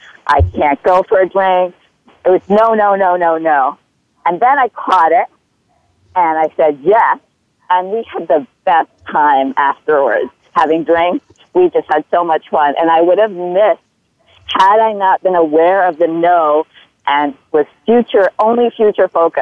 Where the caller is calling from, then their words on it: New York City, New York, United States; I'm calling from New York City.